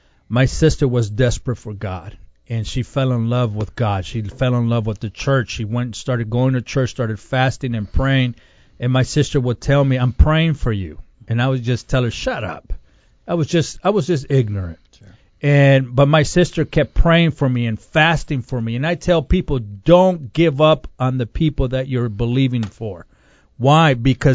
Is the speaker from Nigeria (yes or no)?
no; Los Angeles, California, United States; I grew up in East L.A., California.